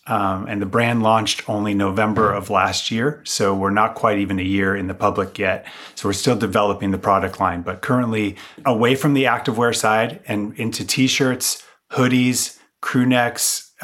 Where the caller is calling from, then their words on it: California, United States; I am calling from the San Francisco East Bay Area.